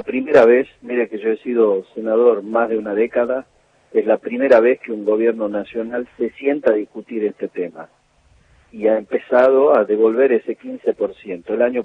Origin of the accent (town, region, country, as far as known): Argentina